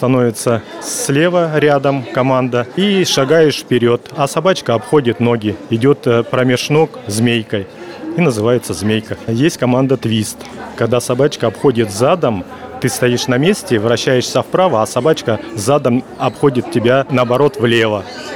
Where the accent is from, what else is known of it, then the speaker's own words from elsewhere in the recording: Omsk, Omsk Oblast, Russia; собачку мою зовут Юси, лабрадор, ретривер. Мы приехали из Омска.